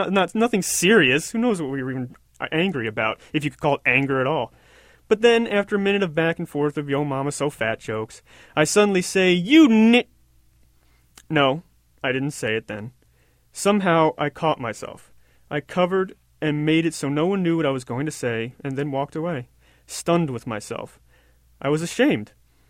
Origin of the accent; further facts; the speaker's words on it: New York, United States; I grew up in New York, my family from the Bronx.